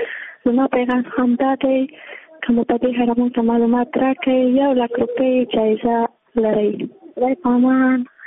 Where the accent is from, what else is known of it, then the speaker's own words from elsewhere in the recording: Jowzjan, Afghanistan; زه د جوزجان د ولایت یم.